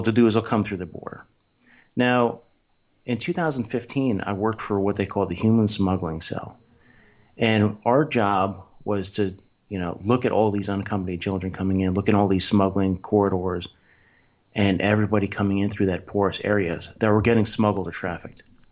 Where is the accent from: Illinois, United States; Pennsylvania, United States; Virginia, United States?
Pennsylvania, United States; Philadelphia; Eventually made my way back to my hometown area of Philadelphia, where I picked up a job with ICE.